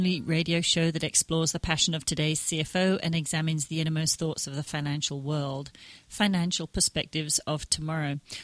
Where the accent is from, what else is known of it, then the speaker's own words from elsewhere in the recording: Texas, United States; When living in my home state of Texas, one becomes acutely aware of what's known as the Code of the West.